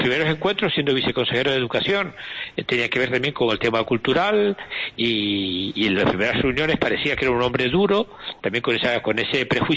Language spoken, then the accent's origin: Spanish; Canary Islands, Spain; como canario agradecido